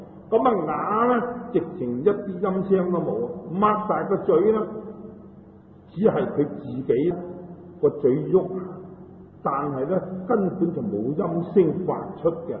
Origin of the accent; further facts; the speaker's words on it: Hong Kong; 我们香港人所谓呢有些痴线的，